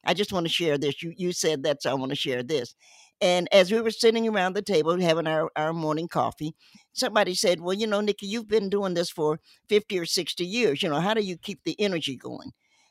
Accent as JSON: {"language": "English", "town": "Cincinnati", "region": "Ohio", "country": "United States", "tie": "born or raised there", "also_born_or_lived": "Knoxville", "said": "My parents moved to Cincinnati, and they were kind enough to ta"}